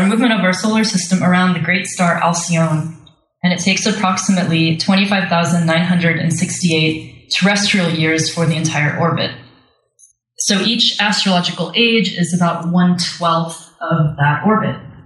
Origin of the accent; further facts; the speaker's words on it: Portland, Oregon, United States; I'm from Portland, Oregon